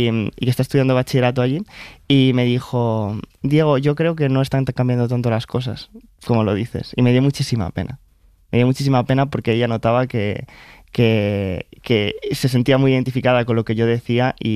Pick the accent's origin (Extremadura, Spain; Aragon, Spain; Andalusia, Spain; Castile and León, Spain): Castile and León, Spain; Segovia; cuando es que pienso en, sobre todo en mi adolescencia en Segovia, me lo imagino siempre gris.